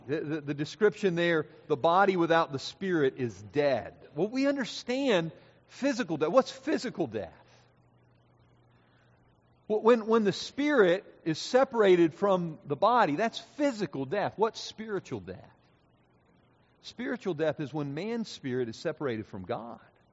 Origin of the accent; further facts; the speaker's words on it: Pennsylvania, United States; Some of you may know that I grew up in Pennsylvania.